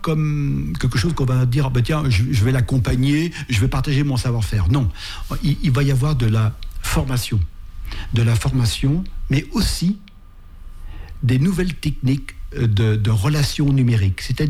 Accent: Pays de la Loire, France; J'ai évolué en Vendée, je suis natif de Vendée

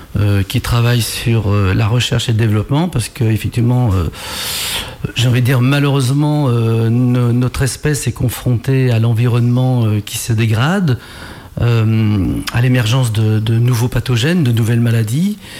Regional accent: Nantes, Pays de la Loire, France; born there; Je suis né à Nantes.

